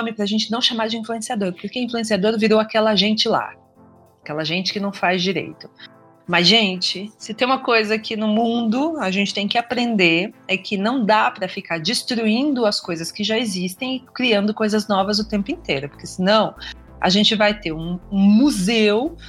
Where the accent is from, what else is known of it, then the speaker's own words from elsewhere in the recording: Paraná, Brazil; Eu sou do interior do Paraná, né? No interior do Paraná a gente usa muito essa expressão.